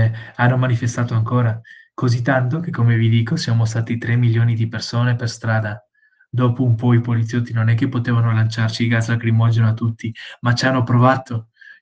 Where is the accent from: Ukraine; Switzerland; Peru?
Peru; moved away as an adult; now in Italy; Io sono nato in Perù e ho vissuto in Perù per 18 anni.